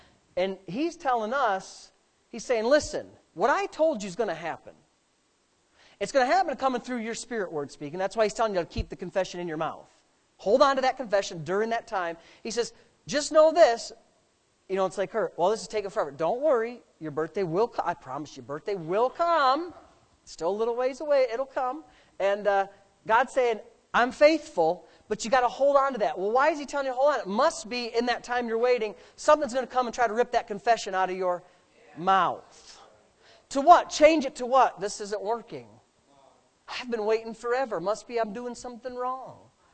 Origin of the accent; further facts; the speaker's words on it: Frewsburg, New York, United States; See, there was a roadway in the property that I grew up on in Frewsburg.